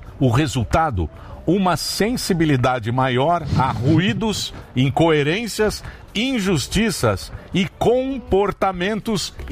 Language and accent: Portuguese; São Manuel, São Paulo, Brazil; Eu sou de São Manuel.